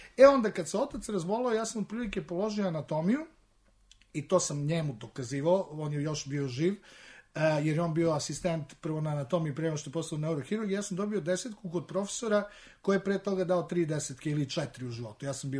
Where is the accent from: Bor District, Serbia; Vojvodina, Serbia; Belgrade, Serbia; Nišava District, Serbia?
Nišava District, Serbia; Niš; Sticajem okolnosti, već pre Erasmusa sam ja bio izabran za visiting profesora u Nišu, u mom rodnom gradu